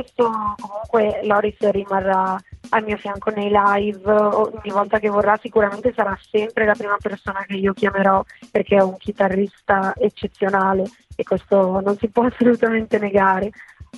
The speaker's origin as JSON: {"language": "Italian", "region": "Liguria", "country": "Italy", "lives_now": "Milan, Italy", "said": "io appunto non sono friulana ma sono ligure e abito a Milano"}